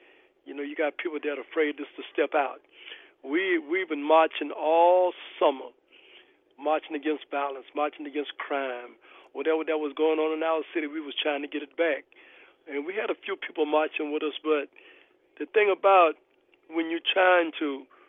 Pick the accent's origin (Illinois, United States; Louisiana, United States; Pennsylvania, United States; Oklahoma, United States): Illinois, United States; Chicago; well, I'm from Chicago. We don't like Danville. Danville don't like us.